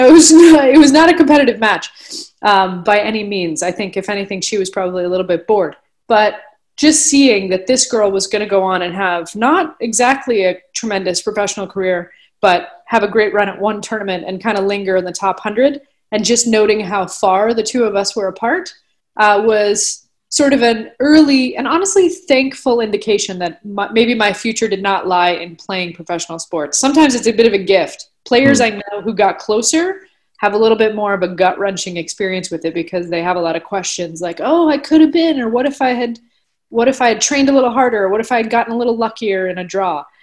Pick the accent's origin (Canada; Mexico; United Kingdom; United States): Canada; Montreal, Quebec; I grew up in Montreal, which is not known as a tennis hotbed.